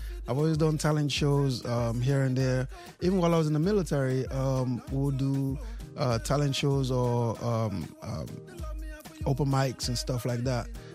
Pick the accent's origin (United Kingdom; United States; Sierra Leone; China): Sierra Leone; Basically, we're both from Sierra Leone and we're musicians.